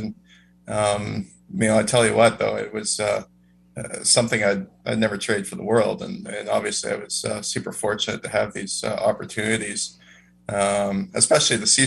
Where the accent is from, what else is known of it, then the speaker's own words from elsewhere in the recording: Winnipeg, Manitoba, Canada; born there; I'm 42 now. I was born in 1980, just missed the 70s, glory days of punk rock in 1977. But I was born into a conservative hockey family in Winnipeg, Manitoba.